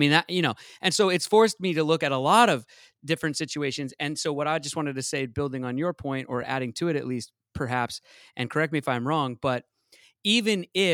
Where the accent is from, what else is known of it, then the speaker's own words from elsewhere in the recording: Seattle, Washington, United States; let's take my hometown of Seattle for 1 second and examine it.